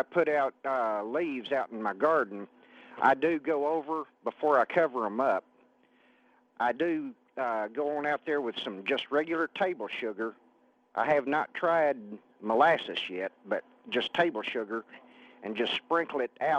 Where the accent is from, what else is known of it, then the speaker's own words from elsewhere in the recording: Garland, Texas, United States; I was raised in Blackland in Garland.